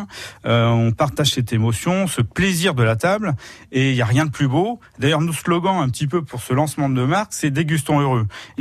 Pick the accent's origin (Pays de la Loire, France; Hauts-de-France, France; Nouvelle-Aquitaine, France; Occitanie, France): Pays de la Loire, France; Nantes; c'est vrai qu'on est nantais, et donc c'est normal qu'on soit aussi un peu un porte-drapeau de notre vignoble, parce que nous en plus, nous sommes au cœur du vignoble